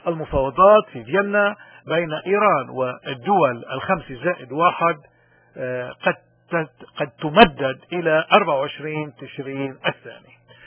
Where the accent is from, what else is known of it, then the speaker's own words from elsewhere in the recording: Lebanon; ونحن كلبنانيين أكثر الناس بالعالم يمكن اللي كنا ضحية هالسياسات الأمريكانية المتغيرة